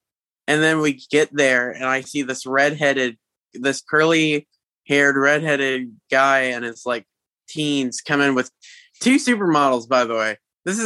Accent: Huntsville, Alabama, United States; So I grew up in Huntsville, Alabama, right? And my mom and dad both worked for the military.

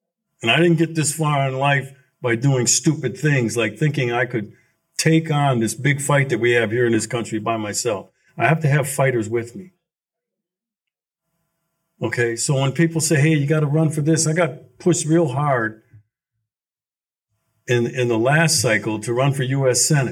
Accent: United States; You know, I'm an American, first and foremost.

